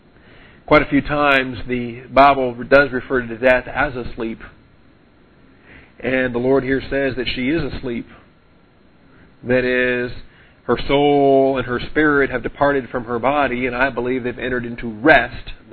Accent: West Coast, United States; I grew up on the West Coast.

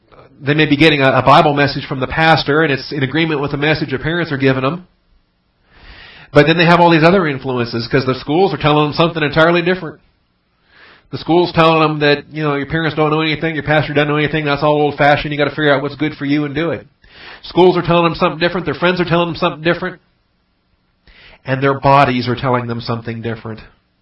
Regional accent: Washington, United States; I grew up in Washington State, and we've got tons of apple trees up there

